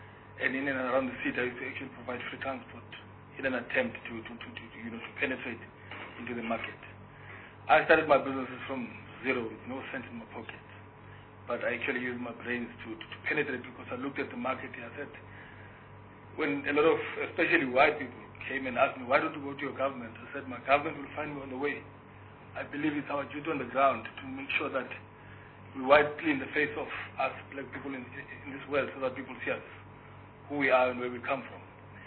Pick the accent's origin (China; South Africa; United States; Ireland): South Africa; Soweto, Gauteng; I was born in Soweto, and I grew up in the dusty streets of Soweto